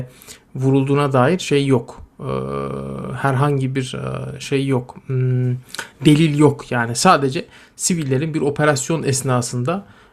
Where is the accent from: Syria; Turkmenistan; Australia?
Syria; Idlib, Idlib Governorate; İdlib'liyim daha doğrusu. Suriye demeyeyim. İdlib'liyim.